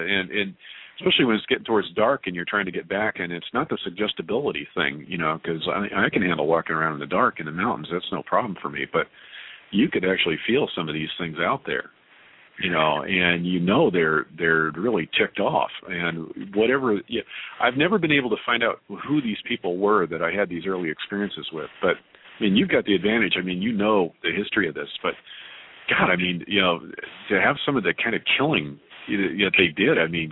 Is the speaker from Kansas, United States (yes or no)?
no; California, United States; I grew up in the Sierra Nevadas, and we had, Indian wars out here.